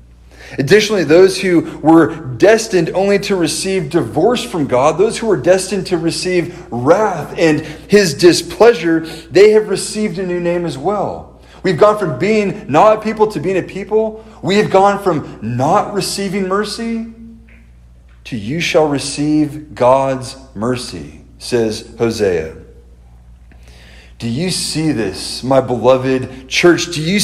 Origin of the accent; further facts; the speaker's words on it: California, United States; I'm from California. On my dad's side, I'm a fifth generation Californian. Before my family ever moved here, we were in Oklahoma.